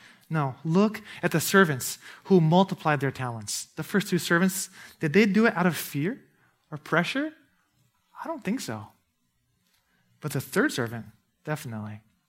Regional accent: Brazil; I grew up in Brazil.

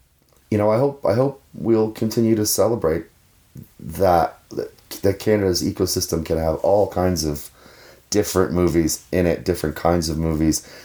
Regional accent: Sydney, New South Wales, Australia; when I was growing up in Sydney, like I was firstborn

